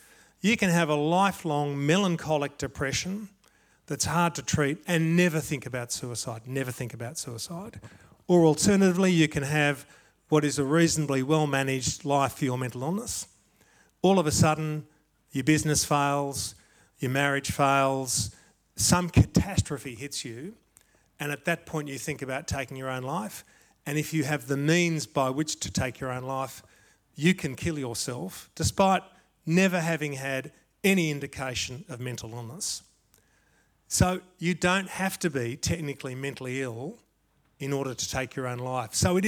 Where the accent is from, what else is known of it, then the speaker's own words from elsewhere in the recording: Sydney, New South Wales, Australia; I'm a Sydney boy. I grew up born in Balmain Hospital in 1969